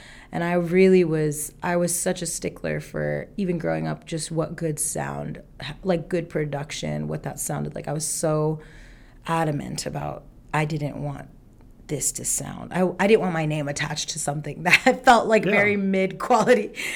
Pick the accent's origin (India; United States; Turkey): India; South India; I mean, I'm South Indian, so they're very blunt.